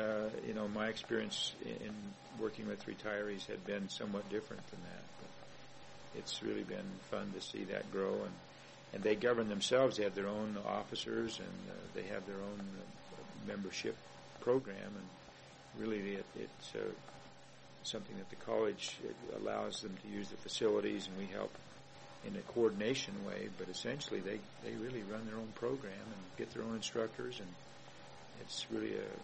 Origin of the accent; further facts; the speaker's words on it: Las Vegas, Nevada, United States; also born or lived in Utah, United States / Oregon, United States; Not really. I was born up there, but I grew up in Las Vegas.